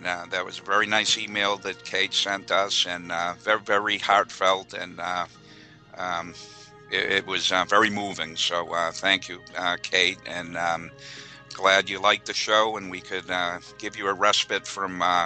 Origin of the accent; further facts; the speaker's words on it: New England, United States; I'm from New England up north, and you know, I like the South